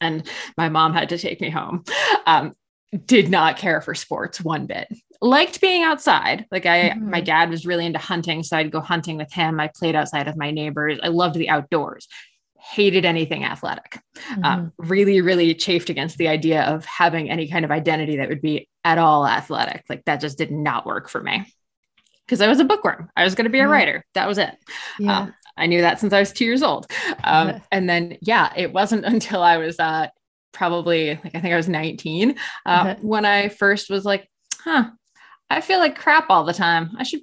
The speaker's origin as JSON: {"language": "English", "region": "New Jersey", "country": "United States", "lives_now": "Ontario, California, United States", "said": "I'm from New Jersey. So like grew up with, you know, the Jersey Shore as my, not my stomping ground, but like I was very aware of it."}